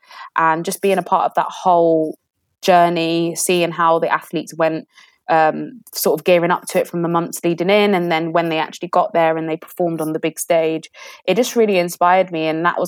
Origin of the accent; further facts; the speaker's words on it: London, United Kingdom; now in Walsall, United Kingdom; I grew up in Northwest London. I trained there for most of my life. And when I turned 20, I decided to go full-time, basically, and be a full-time judoka, full-time fighter. And I had to move up to Walsall, which is just north of Birmingham.